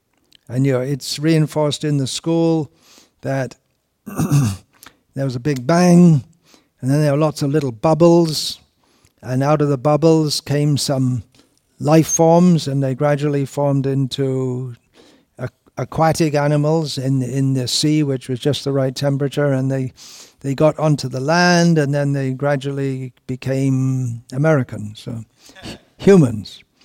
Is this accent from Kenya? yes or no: no; United Kingdom; the way I thought as a Britisher is not intrinsically, I didn't even know I was thinking as a Brit